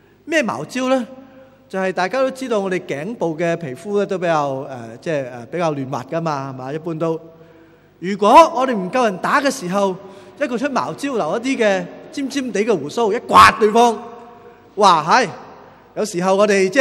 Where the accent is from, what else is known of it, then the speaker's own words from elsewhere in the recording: Hong Kong; 我们香港人就常叫做滚轮泳，在内地或者台湾有些地方翻译成为叫水上芭蕾。